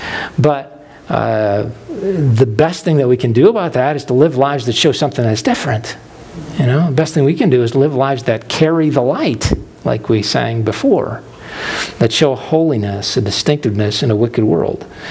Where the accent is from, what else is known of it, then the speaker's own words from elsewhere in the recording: New York, United States; I grew up in Western New York, and among other things, what you find in Western New York is Concord grape country.